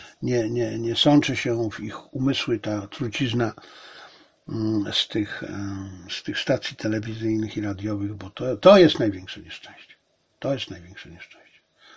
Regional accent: China; on wie, że ja jestem Chińczyk. No, od zawsze wie, że jestem Chińczyk.

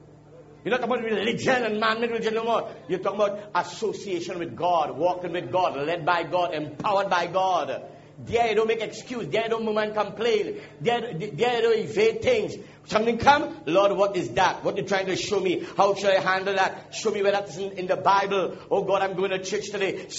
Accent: Trinidad & Tobago; I am my father's son. I am this here. I am from Trinidad. I live down here.

